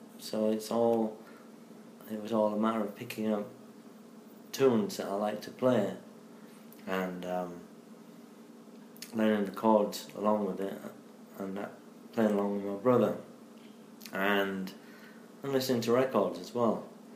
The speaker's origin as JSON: {"language": "English", "town": "Hull", "region": "Yorkshire and the Humber", "country": "United Kingdom", "said": "I'm 52 years old. I'm from Hull in Yorkshire, England. It's in the northeast of England, on the northeast coast. I was born in 1963."}